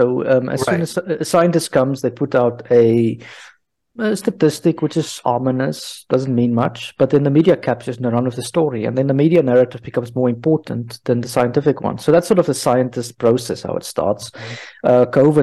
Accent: South Africa; now in France; I stay in France, but I'm actually from South Africa originally.

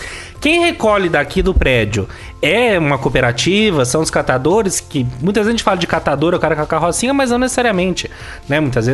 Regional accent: São Paulo, Brazil; Não sei, a gente é de São Paulo, né?

